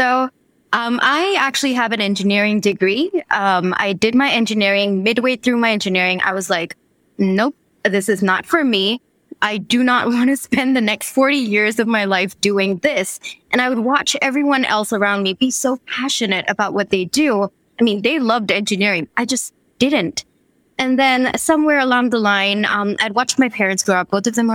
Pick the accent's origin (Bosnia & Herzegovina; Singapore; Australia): Singapore; moved away as an adult; also born or lived in India; now in New York, United States; I grew up in Singapore, did my engineering in India, and then I moved to New York. I moved to Rochester, New York, to do my MBA at Rochester Institute of Technology.